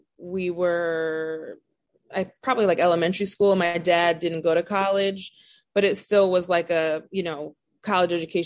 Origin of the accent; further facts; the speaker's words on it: New York, United States; So I grew up on Long Island, like the suburbs. It was, I would say, probably like 99% Black, the community that I grew up in.